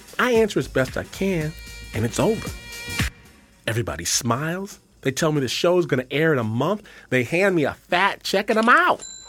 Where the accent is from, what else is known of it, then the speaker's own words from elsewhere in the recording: Detroit, Michigan, United States; And I'm like, I'm from Detroit.